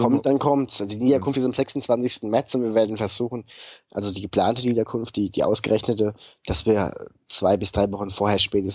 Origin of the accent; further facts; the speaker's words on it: Schneeberg, Bavaria, Germany; born there; Mein Geburtsort ist ja Schneeberg, ja?